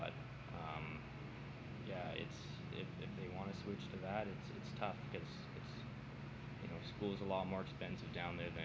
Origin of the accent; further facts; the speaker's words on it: Toronto, Ontario, Canada; Like growing up in Toronto, like, minor hockey's pretty crazy